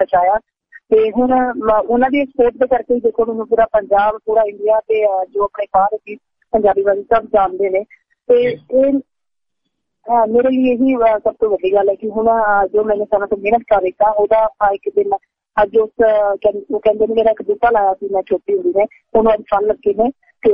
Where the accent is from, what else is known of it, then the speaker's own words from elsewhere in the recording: Badnian, Punjab, India; ਮੈਂ ਪਿੰਡ ਬਦਨੀਆਂ, ਜ਼ਿਲ੍ਹਾ ਤਰਨ ਤਾਰਨ, ਅੰਮ੍ਰਿਤਸਰ ਦੇ ਕੋਲ ਹੈ ਤਰਨ ਤਾਰਨ, ਤੇ ਖਾਸ ਕਰ ਪੰਜਾਬੀ ਦਾ ਸਭ ਜਾਣਦੇ ਨੇ ਤਰਨ ਤਾਰਨ ਬਾਰੇ ਤੇ ਇੱਕ ਛੋਟਾ ਜਿਹਾ ਪਿੰਡ ਹੈ ਤੇ ਉਹਦੇ ਵਿੱਚੋਂ ਹੀ ਮੈਂ ਨਿਕਲੀ ਹਾਂ।